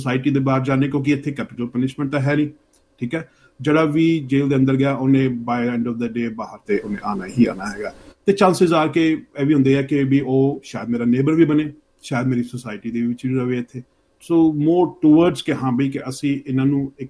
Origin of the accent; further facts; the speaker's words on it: Amritsar, Punjab, India; moved away as an adult; now in Melbourne, Australia; 2003 March ਦੇ ਵਿੱਚ ਮੈਂ ਅੰਮ੍ਰਿਤਸਰ ਤੋਂ ਮੈਲਬਰਨ ਆਇਆ ਸੀ, ਤੇ ਮੈਲਬਰਨ ਹੀ ਫਸਟ ਸਿਟੀ ਸੀਗੀ ਮੇਰੀ।